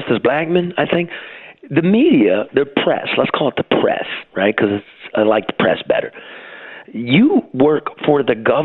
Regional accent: United States; I'm an American. I know what time it is.

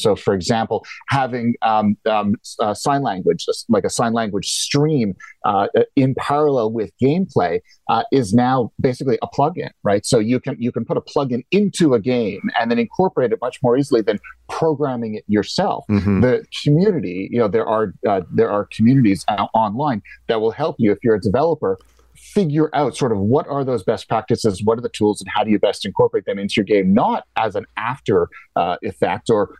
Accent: Montreal, Quebec, Canada; Next time I'm back in Montreal, that's my hometown, I'm going to have to look this guy up.

